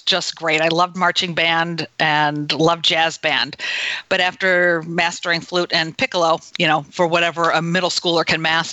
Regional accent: Binghamton, New York, United States; born there; I was born in Binghamton, New York, and in the Southern Tier.

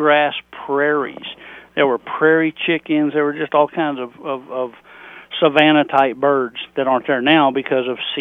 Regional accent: Texas, United States; So when I say I'm from Central Texas, I am really from Central Texas.

